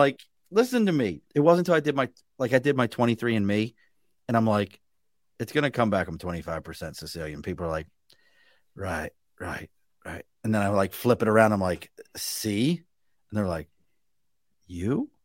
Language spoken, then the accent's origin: English; Baltimore, Maryland, United States; See, I am a fish person, and we grew up in Baltimore.